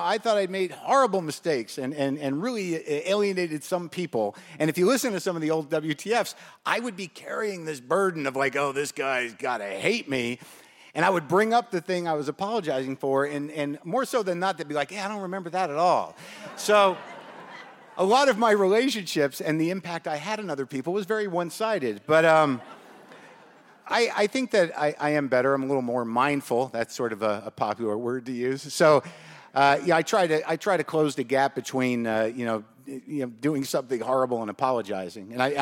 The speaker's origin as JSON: {"language": "English", "town": "Albuquerque", "region": "New Mexico", "country": "United States", "tie": "born or raised there", "said": "I grew up in Albuquerque, New Mexico, where they take that show."}